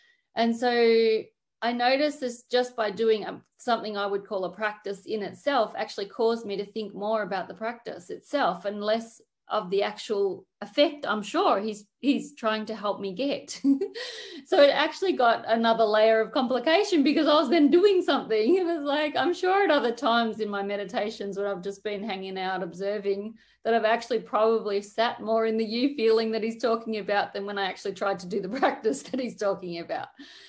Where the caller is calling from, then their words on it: Melbourne, Victoria, Australia; Yes, I'm here from Melbourne, Australia.